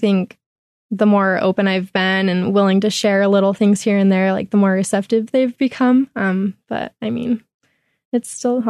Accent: Utah, United States; Well, I grew up in Utah, so I was always surrounded by the gospel.

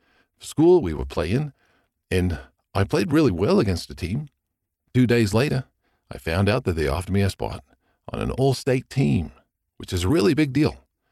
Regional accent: Melbourne, Victoria, Australia; I am 18, and I am from Glen Iris, a suburb in Melbourne, Australia.

